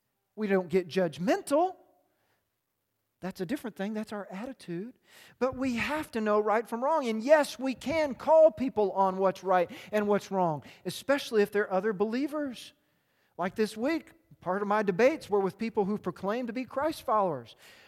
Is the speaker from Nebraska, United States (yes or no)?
yes; Nebraska, United States; This is like, and we're from Nebraska, so we love the fullback.